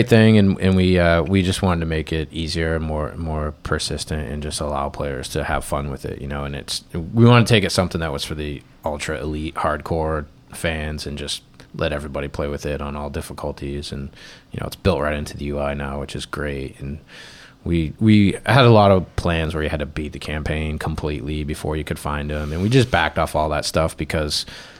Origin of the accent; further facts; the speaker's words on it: New England, United States; I grew up in New England.